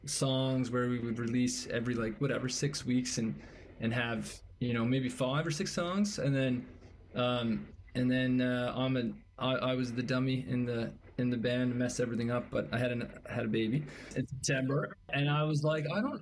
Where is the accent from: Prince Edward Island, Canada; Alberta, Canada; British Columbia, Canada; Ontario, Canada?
Prince Edward Island, Canada; Souris; I know for Code and I growing up in Surrey PEI